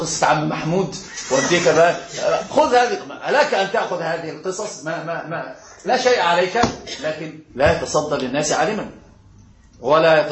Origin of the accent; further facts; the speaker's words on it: Egypt; ولأن طبعا أنا أقول أنا مصري